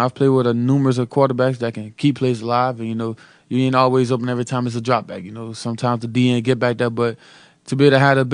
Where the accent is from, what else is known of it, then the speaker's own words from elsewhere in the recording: Opelousas, Louisiana, United States; Just growing up in Louisiana, man. Just being a kid from Opelousas that didn't quit on his dream.